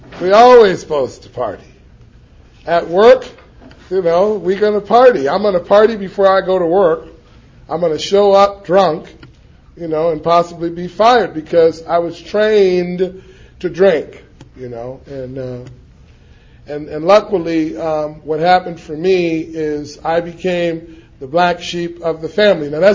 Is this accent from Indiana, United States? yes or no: no; Watts, California, United States; also born or lived in San Fernando Valley; I was born a poor black child in the Jordan Downs Projects, is where I grew up in Watts. Lived over there for 14 and a half years. And I went to school in the San Fernando Valley for 6 years, which explains the proper diction when I speak. But I really am from Watts.